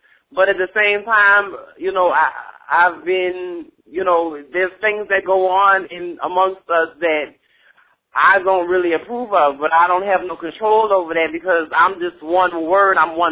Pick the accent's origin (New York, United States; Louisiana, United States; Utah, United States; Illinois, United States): Louisiana, United States; New Orleans; now in Minneapolis, United States; I was calling because I actually just moved to Minneapolis a year ago. I'm from New Orleans.